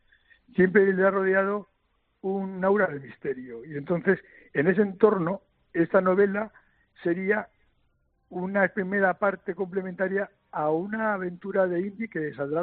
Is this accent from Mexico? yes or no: no; Valencian Community, Spain; Yo soy valenciano y siempre tengo una puntita de valencianía que me tira a la tierra.